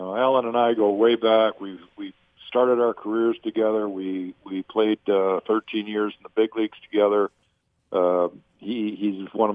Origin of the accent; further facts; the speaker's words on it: Detroit, Michigan, United States; we're proud to say that we're from Detroit, played for Detroit